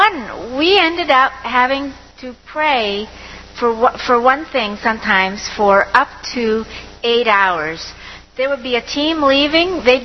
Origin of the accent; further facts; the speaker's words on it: Ontario, Canada; I was raised in Ontario. Just to give you a little bit of background, I don't come from a Christian home